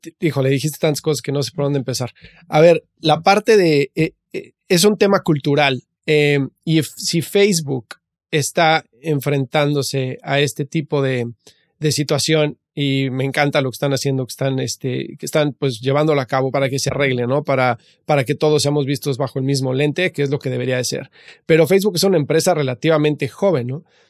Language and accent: Spanish; Mexico; yo que soy mexicano, que tuve la fortuna de poder estudiar en Estados Unidos